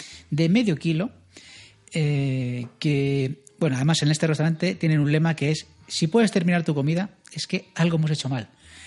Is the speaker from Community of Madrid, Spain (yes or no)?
yes; Madrid, Community of Madrid, Spain; Nosotros somos de Madrid, con lo cual hablaremos muchos sitios de Madrid